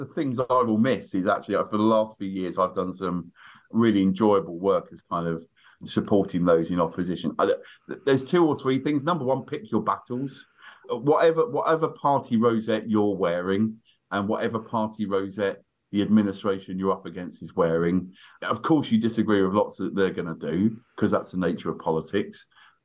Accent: Islington, London, United Kingdom; born there; I was born in Islington, but I was born in London.

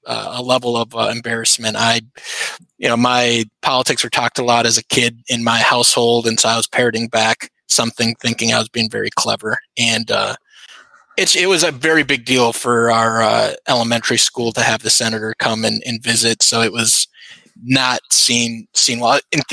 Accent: Milwaukee, Wisconsin, United States; born there; I was born in Milwaukee, Wisconsin, Columbia, St. Mary's.

